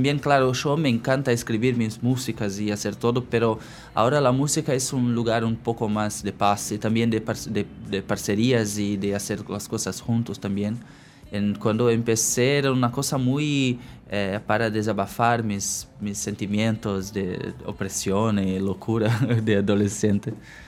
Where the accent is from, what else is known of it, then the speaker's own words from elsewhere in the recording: Rio Grande do Sul, Brazil; Es una cosa muy interesante porque mi cultura es una cosa un poco híbrida. Nosotros tenemos una relación muy próxima con Uruguay, con Argentina